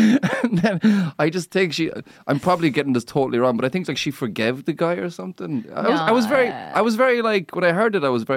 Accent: Ireland; I'm Irish, that's true.

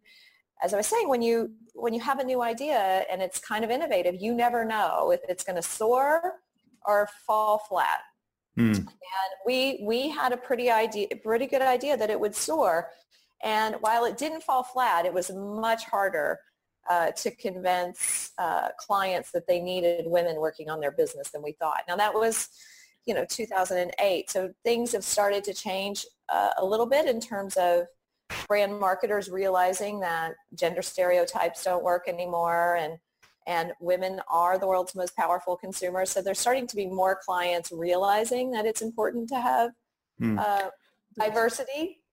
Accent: Texas, United States; I grew up I grew up in Texas, and let's just say it was the early 90s

